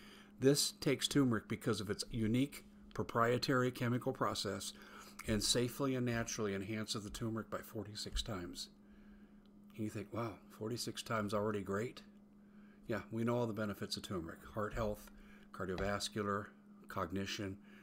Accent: United States; I'm an American.

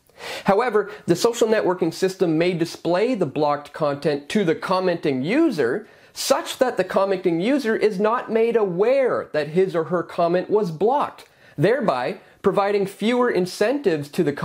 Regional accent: Canada; I'm Canadian. My channel is Canadian.

